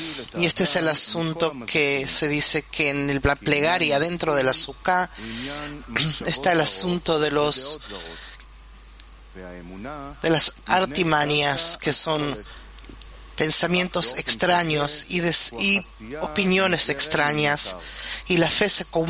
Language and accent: Spanish; Moscow, Russia; soy de Moscú.